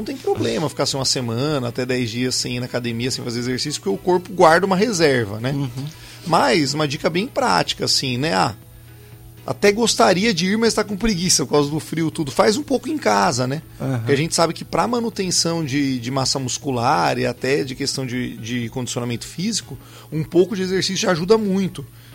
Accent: São Paulo, Brazil; now in Campo Grande, Brazil; eu sou de São Paulo, mas aqui em Campo Grande tem essa questão dessa variabilidade térmica

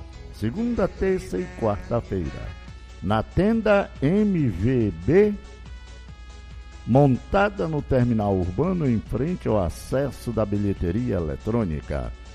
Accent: Epitaciolândia, Acre, Brazil; Brasilé, minha terra querida, minha terra natal, Itaçolândia

